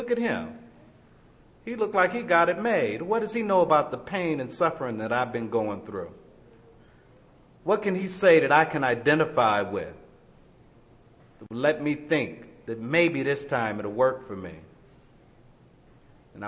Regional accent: Los Angeles, California, United States; See, they said I'm from Los Angeles. I'm from Watts, you see.

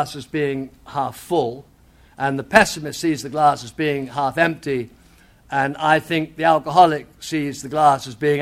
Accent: England, United Kingdom; now in Los Angeles, United States; I'm not from San Diego, and I live in Los Angeles, but I'm from England actually, and I was born during World War II.

